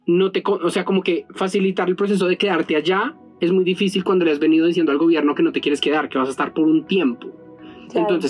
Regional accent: Colombia; Nosotros como colombianos y como muy latinos puntuales.

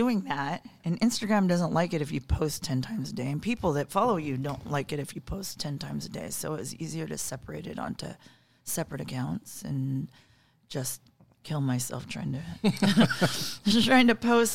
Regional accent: Houston, Texas, United States; also born or lived in Cayman Islands; I might have been somewhere from when I was born in the Cayman Islands until I grew up in Houston, somewhere in between that.

